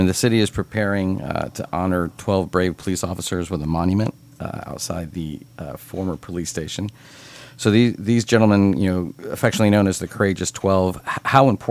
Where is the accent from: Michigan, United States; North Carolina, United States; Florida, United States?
Florida, United States; St. Petersburg; So, I mean, growing up in St. Pete, I remember the integration of public schools